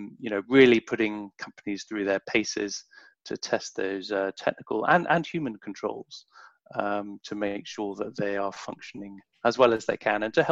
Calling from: London, United Kingdom; I am in Southwest London.

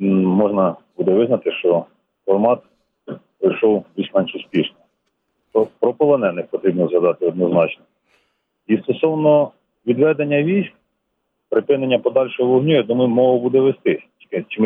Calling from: Kyiv, Ukraine

